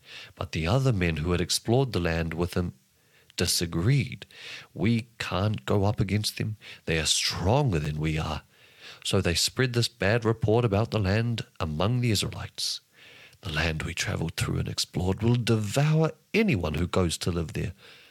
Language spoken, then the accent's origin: English; New Zealand; accent: New Zealand; In my New Zealand accent, I struggle pronouncing any of them.